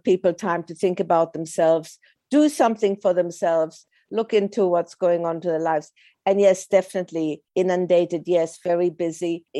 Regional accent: Australia; also born or lived in Poland / Germany; now in London, United Kingdom; And that's my German background. But I was born in Poland, grew up in Australia, went to Germany, went back to Australia, came to London.

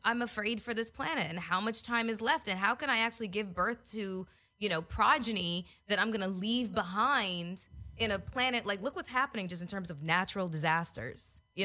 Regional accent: Canada; I'm from Canada.

